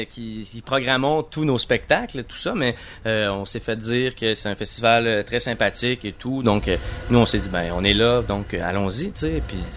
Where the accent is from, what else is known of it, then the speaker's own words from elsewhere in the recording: Quebec, Canada; on vient du Québec, tu sais, on vient ici en Europe